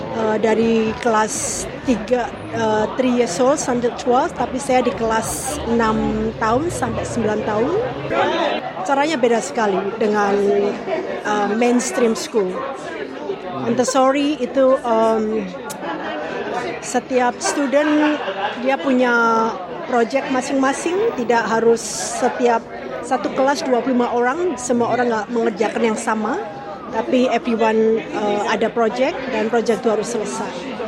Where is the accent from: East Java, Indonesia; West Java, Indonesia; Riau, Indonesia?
East Java, Indonesia; Surabaya; also born or lived in Singapore; now in Sydney, Australia; Saya dari Surabaya. Saya tinggal di Sydney sejak tahun 97-98. Jadi kurang lebih 28 tahun ya. Sebelumnya saya di Singapura 5 tahun kerja di sana.